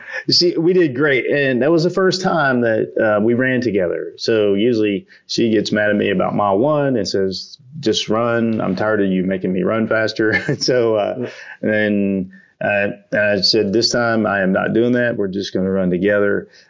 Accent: Jasper, Alabama, United States; I'm from Jasper, Alabama. I'm really proud of that. I grew up in Alabama, lived there most of my life, about three when I moved there. And then I didn't move out of my hometown, the same hometown.

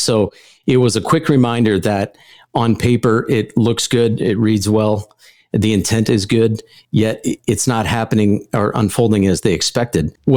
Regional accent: Arizona, United States; moved away as an adult; And I came from Arizona.

